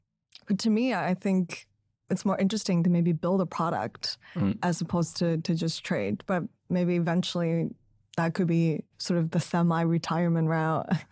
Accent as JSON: {"language": "English", "town": "Guangzhou", "region": "Guangdong", "country": "China", "tie": "born or raised there", "said": "the language I prefer to speak is very different from the local Cantonese culture. So even though I was born and raised in Guangzhou, a lot of my Canto friends said, oh, you know, you're not really Canto."}